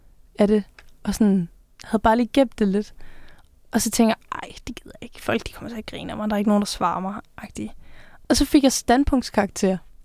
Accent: Haderslev, Region of Southern Denmark, Denmark; jeg er fra Haderslev og født og opvokset i sådan på en lille villavej lidt uden for byen. Og så for nogle år siden flyttede på en gård med mine forældre.

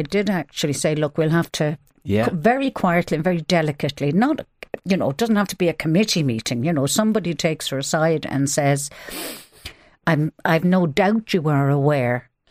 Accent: Ireland; because we're all Irish Catholics.

